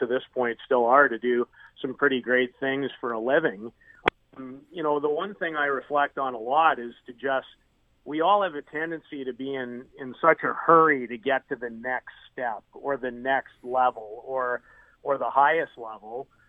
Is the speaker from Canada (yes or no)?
yes; Saskatoon, Saskatchewan, Canada; now in Estevan, Canada; I was from Saskatoon. I moved into this town named Estevan.